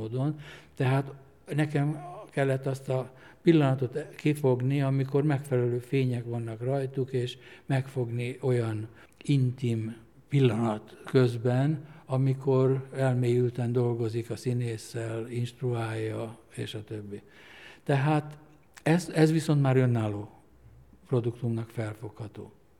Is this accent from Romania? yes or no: no; Hungary; amit én még gyerekkoromban láttam Magyarországon